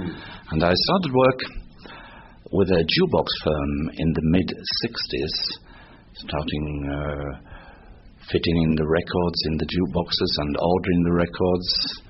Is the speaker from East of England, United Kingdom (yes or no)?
no; Yorkshire and the Humber, United Kingdom; now in Switzerland; I am from England, and I was born in North England in the county of Yorkshire, famous for its dogs and puddings.